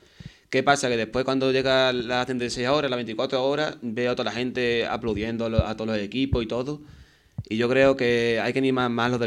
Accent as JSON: {"language": "Spanish", "town": "Seville", "region": "Andalusia", "country": "Spain", "said": "porque soy de Sevilla básicamente"}